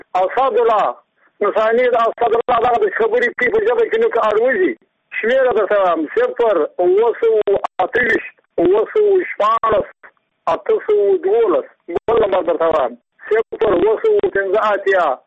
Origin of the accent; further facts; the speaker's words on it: Badghis, Afghanistan; زه پخپله د بادغیس د ولایت یم، د مقر د ولسوالۍ یم، د انګورو د کلي یم.